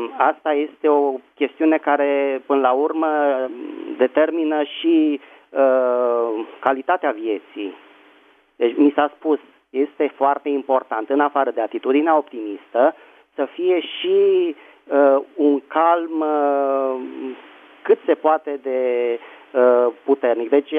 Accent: Bucharest, Romania; din București

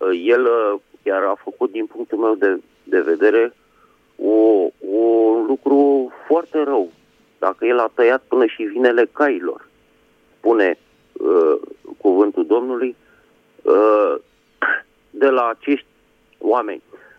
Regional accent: Bucharest, Romania; din București.

